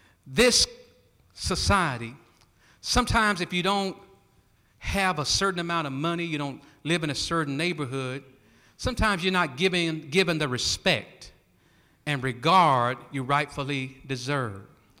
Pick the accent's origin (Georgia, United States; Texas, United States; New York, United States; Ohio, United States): Texas, United States; And I remember growing up in East Texas, I didn't like for folk to call me black with your black self.